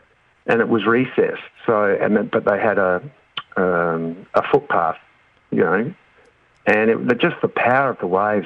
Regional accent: Port Lincoln, South Australia, Australia; also born or lived in Adelaide; I was born in Port Lincoln. Both my brother and I were born in Australia, but our parents immigrated out from war-torn Europe from Germany.

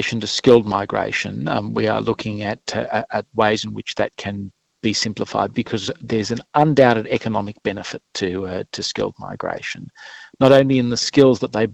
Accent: New South Wales, Australia; say, in my home state of New South Wales, up to half the businesses in New South Wales are reporting skill shortages

